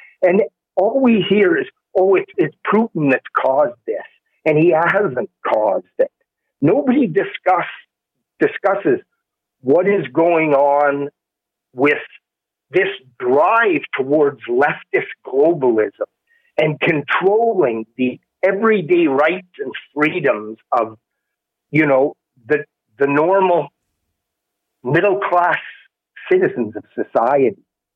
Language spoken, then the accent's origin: English; Canada; It's frustrating to me as a Canadian